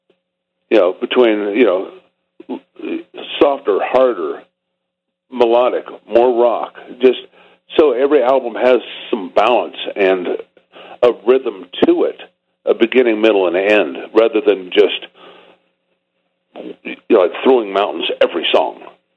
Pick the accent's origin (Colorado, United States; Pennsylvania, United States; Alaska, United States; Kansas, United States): Kansas, United States; Topeka; growing up in Topeka, Kansas, you know, and Topeka, Kansas, like the world, was lit on fire, you know, by the British invasion. But even prior to that, the Midwest was very musical.